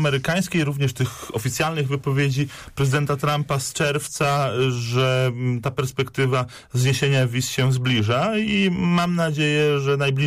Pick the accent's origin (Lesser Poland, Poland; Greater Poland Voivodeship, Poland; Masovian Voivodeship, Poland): Greater Poland Voivodeship, Poland; Poznań; jako wielkopolanin, poznaniak.